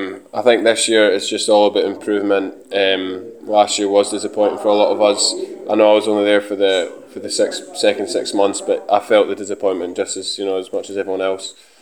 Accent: Kirkcaldy, Scotland, United Kingdom; I'm from Kirkcaldy, which is where Raith Rovers are from

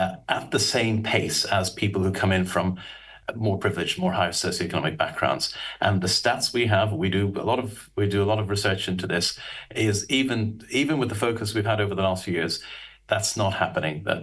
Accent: Dublin, Leinster, Ireland; as an Irishman who turned up in London expecting to get a couple of years of city experience before he went back to Dublin

